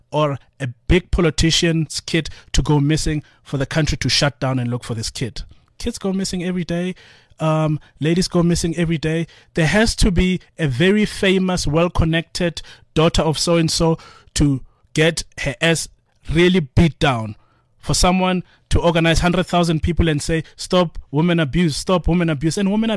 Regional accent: Atteridgeville, Gauteng, South Africa; Attridgeville.

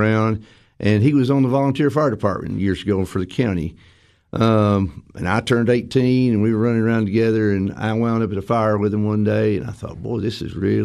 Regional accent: Cookeville, Tennessee, United States; No, I'm not. I'm originally from Cookeville.

